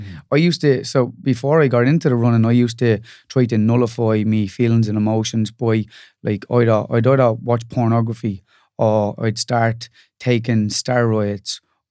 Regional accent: Dublin, Leinster, Ireland; born there; So I'm born in Fatima Mansions, which is basically in our city, Dublin.

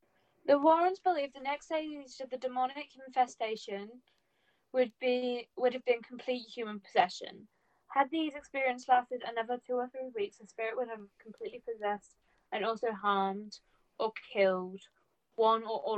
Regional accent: United Kingdom; I might be saying that wrong, which I apologise for, because I'm British

